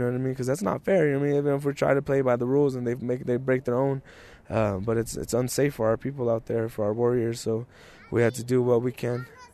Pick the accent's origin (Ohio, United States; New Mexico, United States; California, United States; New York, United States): New Mexico, United States; I'm from Kiwo, Okeoinge, and Picarice Pueblos. That's San Juan, Santo Domingo, and Picarice Pueblos.